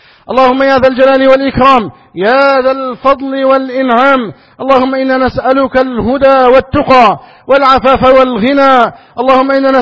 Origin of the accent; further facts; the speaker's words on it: Egypt; اللهم احفظ بلدنا مصر من أعداء الداخل والخارج